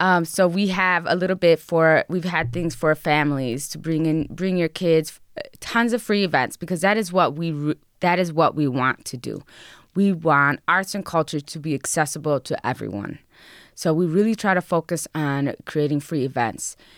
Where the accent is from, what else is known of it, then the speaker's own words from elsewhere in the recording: Buffalo, New York, United States; first language Spanish; English is a second language; So I grew up on the west side of Buffalo, and my first language was Spanish.